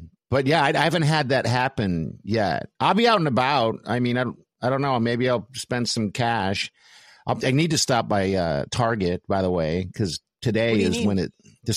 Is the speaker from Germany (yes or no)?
yes; Germany; So I grew up in Germany and we used, you know, U.S. currency